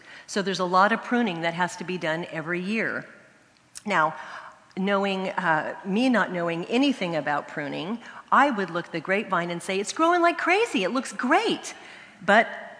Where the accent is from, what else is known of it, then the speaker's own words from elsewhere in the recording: California, United States; I'm from the Bay Area